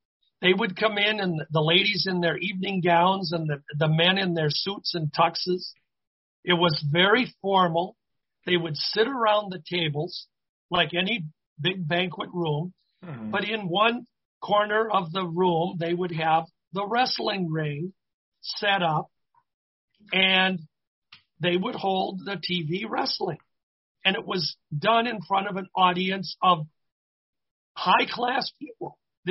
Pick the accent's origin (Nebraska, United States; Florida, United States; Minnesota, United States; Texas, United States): Minnesota, United States; Minneapolis; even my hometown of the Twin Cities